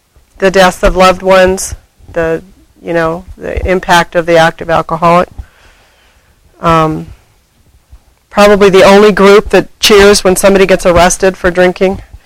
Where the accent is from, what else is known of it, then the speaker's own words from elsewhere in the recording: San Diego, California, United States; But I'm from San Diego. How can I be part of your community?